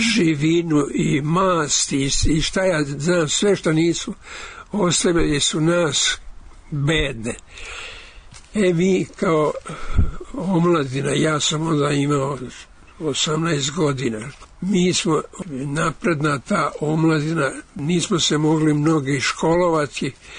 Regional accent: Vojvodina, Serbia; also born or lived in Lika, Croatia; i onda iz Like došli smo u Banat. U Banatu smo odrasli. Nas je bilo devetero dece, sedam braće i dve sestre. U selu Miletićevo, to je bio onda srez Jaša Tomić

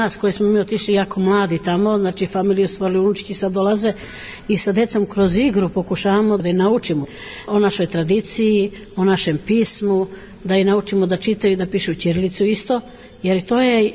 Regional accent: Pirot, Southern and Eastern Serbia, Serbia; now in Gothenburg, Sweden; dolazim iz Pirota sam rodom, ali živim u Švedskoj već 47 godina.

